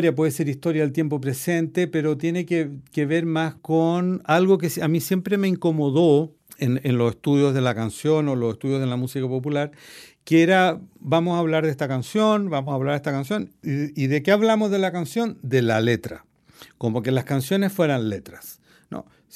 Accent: Chile; Sobre todo siendo chileno, ¿eh? Esa devoción por Bach es muy chilena.

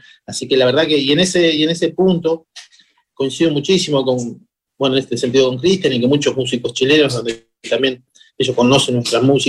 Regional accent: Santa Fe, Argentina; born there; now in Buenos Aires, Argentina; Yo nací en Santa Fe, en la provincia de Santa Fe, vivo en Buenos Aires hace 30 años.

